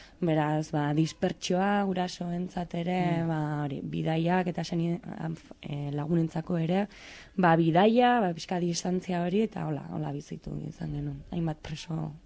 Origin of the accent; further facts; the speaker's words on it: San Sebastián, Basque Country, Spain; born there; 29 urte ditut, eta Donostian jaioa naiz.